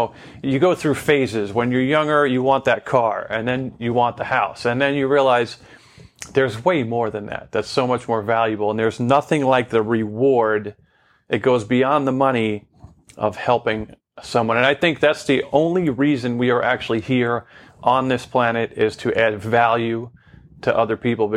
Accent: New York, United States; accent: Long Island; I guess since I lost my Long Island accent, we can do it now, right?

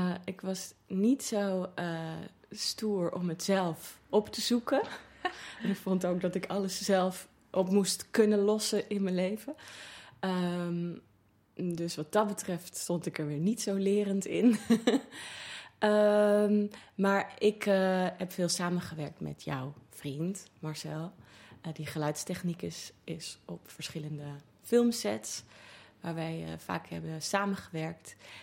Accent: Haarlem, North Holland, Netherlands; Ik kom uit Haarlem.

